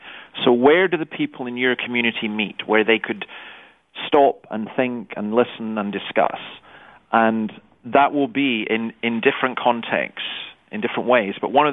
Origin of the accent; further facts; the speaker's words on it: Scotland, United Kingdom; now in Australia; and I'm a Scot. I'm new here